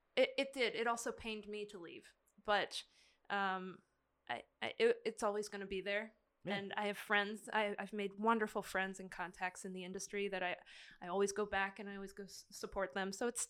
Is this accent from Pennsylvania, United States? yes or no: yes; Pennsylvania, United States; now in Washington, United States; I'm originally from Pennsylvania, so it's not too far to go home to my family.